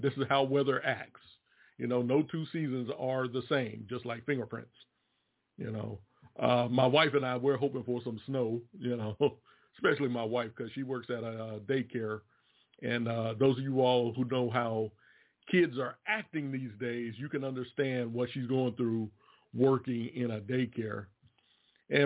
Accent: Washington, D.C., United States; moved away as an adult; also born or lived in Roanoke, Virginia; now in Durham, United States; I was born in Roanoke, Virginia. Grew up in the Washington, D.C. metropolitan area and decided to move down here. And I've been down here since 1988. You know, I was 19 years old when I first started living down here

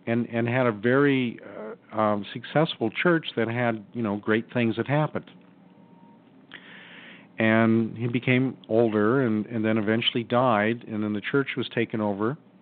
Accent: Arizona, United States; And so I've never really been around alligators, right? I was raised in Arizona.

